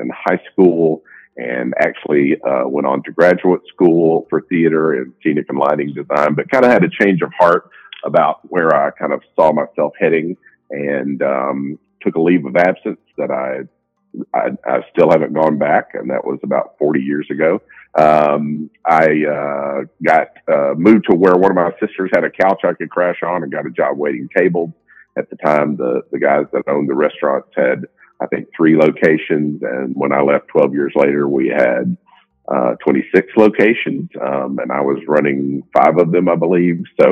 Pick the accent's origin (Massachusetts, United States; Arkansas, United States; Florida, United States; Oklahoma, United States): Arkansas, United States; born there; now in Wilmington, United States; I'm not from Wilmington originally. I was born in Arkansas. I'm the baby of seven from a old school farm family